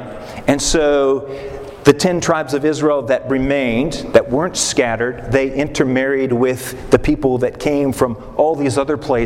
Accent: Canada; You know that I'm Canadian.

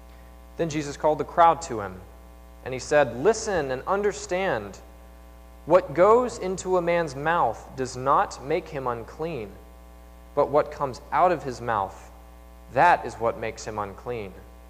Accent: Black Mountain, North Carolina, United States; I'm from Black Mountain

